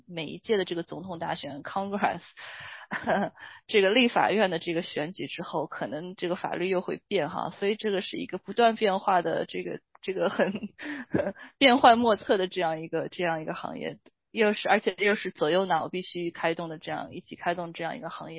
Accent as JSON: {"language": "Chinese", "town": "Suzhou", "region": "Jiangsu", "country": "China", "tie": "born or raised there", "moved": "as an adult", "lives_now": "United States", "said": "我来自上有天堂下有苏杭的苏州非常美丽的古城在中国长大，然后来到美国这个攻读法学院，然后从事律师职业，来美已经快20年了。"}